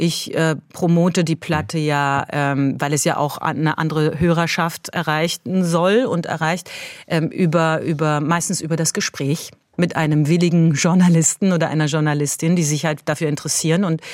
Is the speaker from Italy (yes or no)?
no; Tehran, Tehran Province, Iran; Ich sprach die Sprache so wie jetzt. Ich bin zweisprachig aufgewachsen. Ich war auch in Teheran